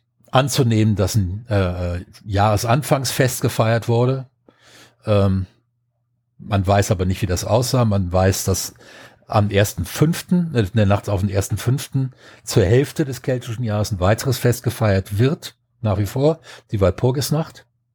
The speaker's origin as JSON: {"language": "German", "region": "Rhineland", "country": "Germany", "tie": "born or raised there", "said": "Ich bin ja im Rheinland groß geworden."}